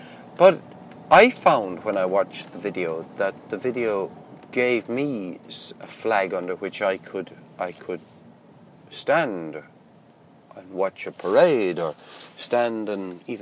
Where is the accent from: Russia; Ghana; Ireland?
Ireland; Limerick, Munster; my very good friend Bill Whelan, who I grew up with in Limerick as a boy